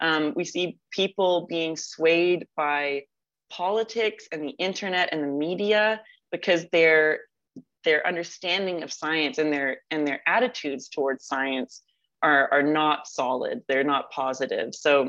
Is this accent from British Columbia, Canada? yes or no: no; Guelph, Ontario, Canada; I grew up in Guelph